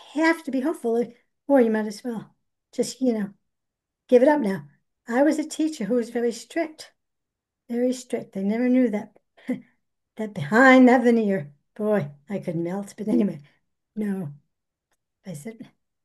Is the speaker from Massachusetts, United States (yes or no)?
yes; Pittsfield, Massachusetts, United States; You know, I was born and bred in Pittsfield. I went to Hibbert School. I went to South Junior High and I went to Pittsfield High.